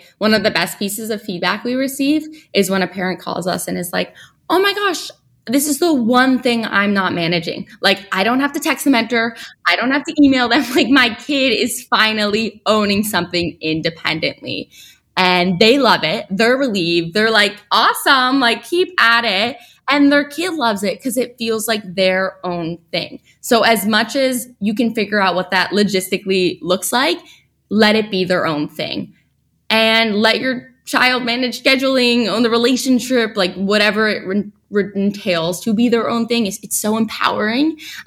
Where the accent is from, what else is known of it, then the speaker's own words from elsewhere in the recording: New York City, New York, United States; I grew up in New York City and she grew up in Winnipeg, Canada, and was like, we're really lucky to grow up in New York City.